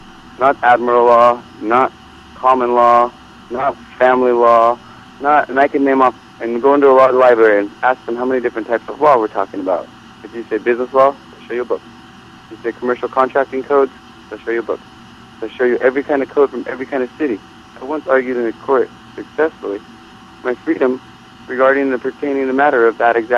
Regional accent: United States; which I am as an American

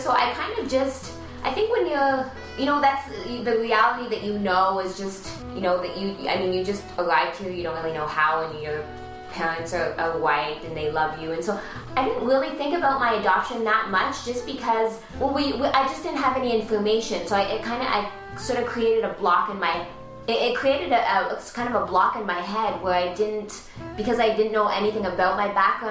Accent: Northern Ethiopia, Ethiopia; Okay, so I was born in Ethiopia in late 1985. I think it was December, we're not really sure. And this was during the war and famine that was happening. So I'm from the northern part of the country.

